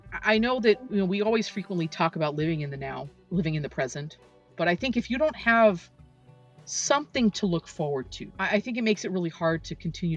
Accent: Los Angeles, California, United States; The city that I grew up in Los Angeles, was in the 80s and 90s the home of Panasonic, ANA, Toyota, and Honda.

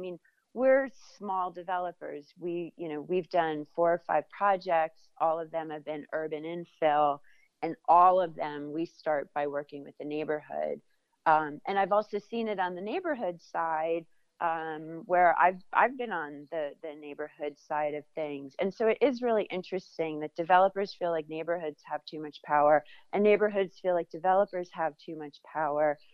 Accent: New York, United States; moved away as an adult; now in Tucson, United States; I have been in Tucson for 20 years. I'm originally from New York, where I had a successful career in advertising and global branding.

